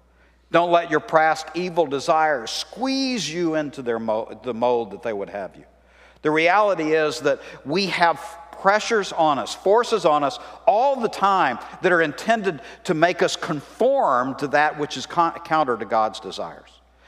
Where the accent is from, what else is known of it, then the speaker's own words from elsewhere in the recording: Texas, United States; growing up in East Texas, where there are a lot of churches, there's more churches than gas stations, we used to say.